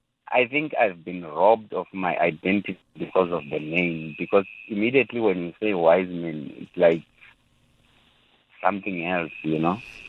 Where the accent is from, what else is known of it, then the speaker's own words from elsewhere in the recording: Pretoria, Gauteng, South Africa; I grew up in Pretoria, but I'm originally from Venda.